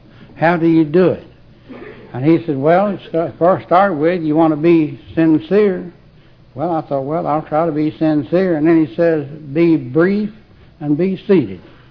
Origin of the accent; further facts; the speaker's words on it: Tennessee, United States; also born or lived in Murray County, Georgia; Now, we'd moved to Tennessee when I was about 6 or 8 years, something like that, but really I was born up here in north east Georgia in Murray County.